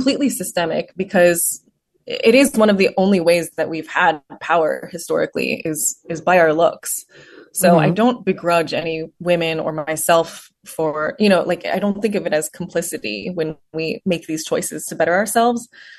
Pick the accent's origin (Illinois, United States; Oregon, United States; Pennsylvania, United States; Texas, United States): Texas, United States; Houston; I wrote all of that from my own experiences of kind of growing up in Houston, where not too many people looked like me when I was growing up.